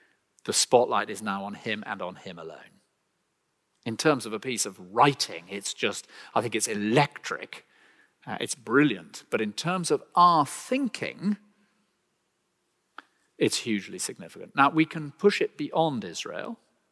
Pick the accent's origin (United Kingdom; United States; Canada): United Kingdom; England; You know, being English, I know some of you won't believe this